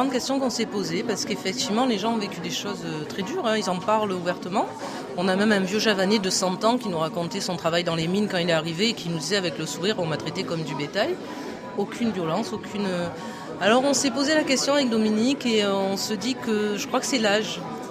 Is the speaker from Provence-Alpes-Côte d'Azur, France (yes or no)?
yes; Marseille, Provence-Alpes-Côte d'Azur, France; born there; Je suis née à Marseille